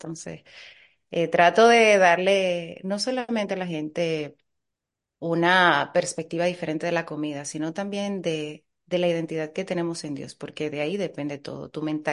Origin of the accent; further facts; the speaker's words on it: Dominican Republic; moved away; Pero yo vine de la República Dominicana hace casi 13 años con la ilusión de ser médico.